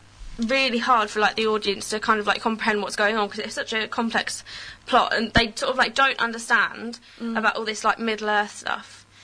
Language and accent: English; Wales, United Kingdom; And I love the Welsh, because I am Welsh, so I support Wales.